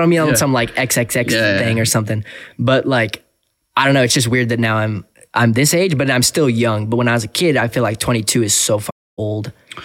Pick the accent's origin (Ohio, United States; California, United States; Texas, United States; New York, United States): California, United States; San Diego; I just been staying in back in San Diego, my hometown, and going to the skate park and working out and going to the ocean a lot.